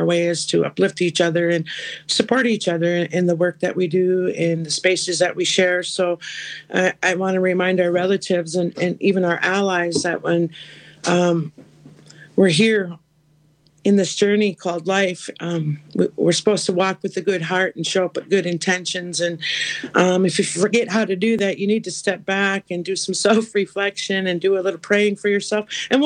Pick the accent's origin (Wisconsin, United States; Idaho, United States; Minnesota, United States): Minnesota, United States; Leech Lake Reservation; I'm from the Leech Lake Reservation in northern Minnesota.